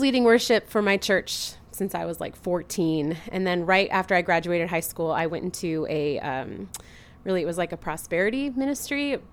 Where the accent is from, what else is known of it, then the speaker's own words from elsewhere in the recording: New York, United States; now in Rochester, United States; Originally, I'm from south of Albany, New York, but right now I live in Rochester, New York.